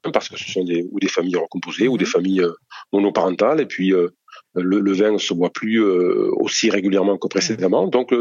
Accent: Bordeaux, Nouvelle-Aquitaine, France; Je suis bordelais, donc je passerai.

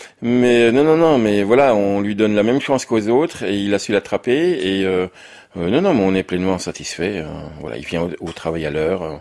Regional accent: Besançon, Bourgogne-Franche-Comté, France; born there; je suis né à Besançon, je suis boulanger depuis 24 ans

